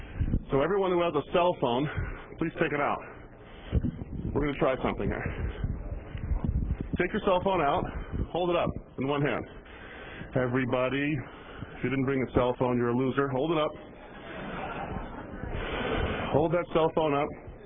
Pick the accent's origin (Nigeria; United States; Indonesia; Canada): United States; New Jersey; I grew up in New Jersey. It's okay to just shout out, yo, at the top of your lungs.